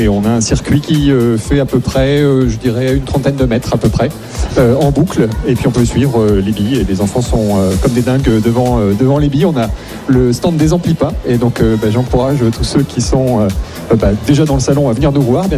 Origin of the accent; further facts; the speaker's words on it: Grand Est, France; Et donc voilà, on est du coin, on est du Grand Est et de la Bourgogne.